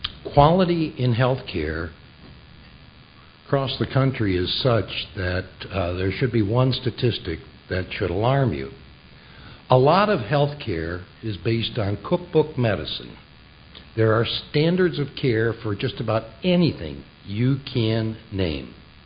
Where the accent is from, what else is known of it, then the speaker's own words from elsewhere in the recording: Michigan, United States; also born or lived in Netherlands; Although I grew up in West Michigan, having been born in the Netherlands, this was nearly home.